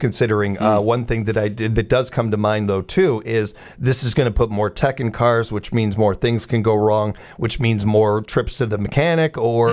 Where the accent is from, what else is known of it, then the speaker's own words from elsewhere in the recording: United States; I'm American.